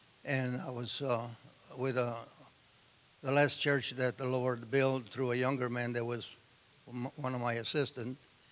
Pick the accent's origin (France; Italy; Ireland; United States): Italy; I was raised in Italy.